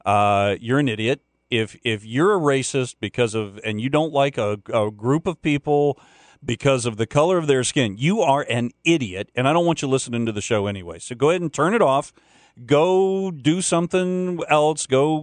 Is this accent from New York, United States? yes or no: no; Florida, United States; I remember as a kid watching the news growing up in Central Florida